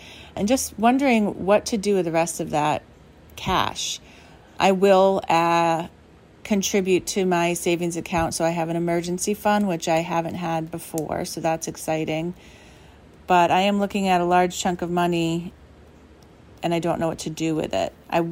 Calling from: Wakefield, Rhode Island, United States; I'm calling from Wakefield, Rhode Island, and I'm a huge fan of the show.

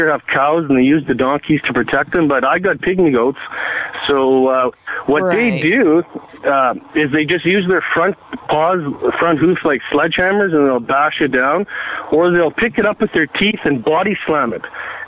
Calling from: the Prairies, Canada; Yeah, I'm calling from Canada. I live in the prairies.

